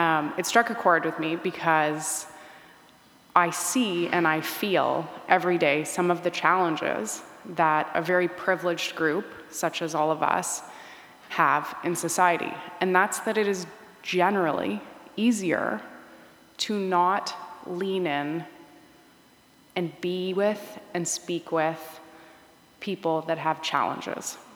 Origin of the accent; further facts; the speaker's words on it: Hamilton, Ontario, Canada; I grew up in Hamilton, and my dad was a member of parliament, so I was very exposed to seniors in Hamilton.